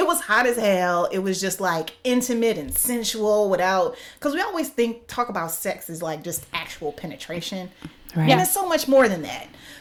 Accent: Missouri, United States; Because it's just, you know, like, I'm from Missouri, from the Midwest. And when you think, when I grew up hearing about Appalachia

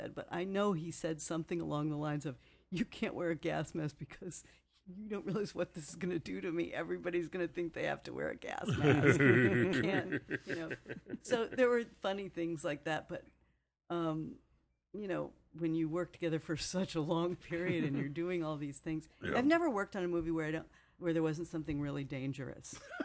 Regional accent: New York, United States; Growing up in Greenwich Village, I'm working on a book.

